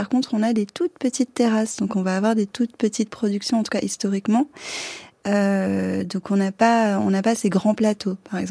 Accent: Le Cheylard, Auvergne-Rhône-Alpes, France; Moi, je viens du Cheylard. Je suis née à Saint-Agrève, mais je vis et travaille.

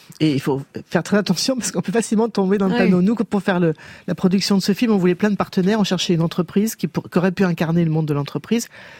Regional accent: Nouvelle-Aquitaine, France; born there; Parce que moi, quand je suis née dans le Poitou-Charentes

